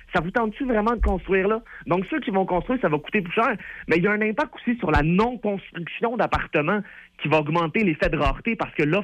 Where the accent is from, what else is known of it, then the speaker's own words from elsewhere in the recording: Quebec, Canada; c'est certainement pas ça qu'on a de besoin en tant que Québécois.